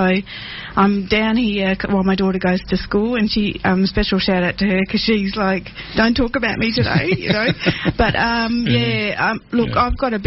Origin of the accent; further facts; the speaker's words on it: Derby, Western Australia, Australia; I'm actually a Kimberley girl. I was born in Derby many moons ago. And I grew up in Narinyan country